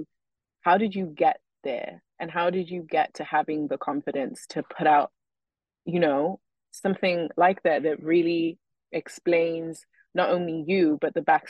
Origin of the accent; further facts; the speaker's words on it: Wales, United Kingdom; also born or lived in Kenya; I was born in Kenya and I was raised in Wales.